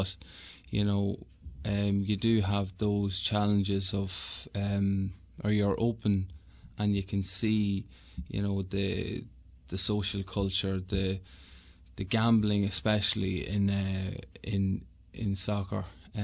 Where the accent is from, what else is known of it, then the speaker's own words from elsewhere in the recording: Dundalk, County Louth, Ireland; I just didn't want to come home and play with my hometown. You do get judged a wee bit more when you're a local. But I went to Newry and had a good year there. And I came back to Dundalk the following year.